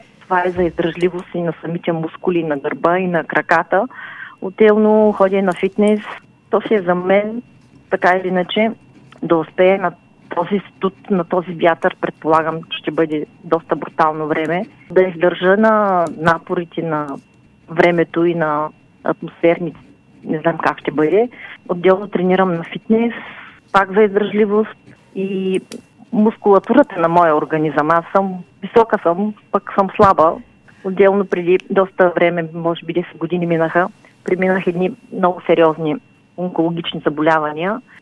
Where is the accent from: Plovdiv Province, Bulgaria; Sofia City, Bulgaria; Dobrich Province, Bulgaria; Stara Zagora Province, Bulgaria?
Stara Zagora Province, Bulgaria; Kazanlak; аз съм тук от Казанлък и Стара Загора, единствена тази година